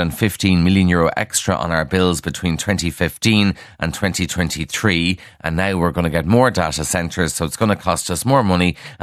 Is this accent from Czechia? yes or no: no; Ireland; And it tells us how much we, as ordinary Irish people, are going to have to pay for data centres.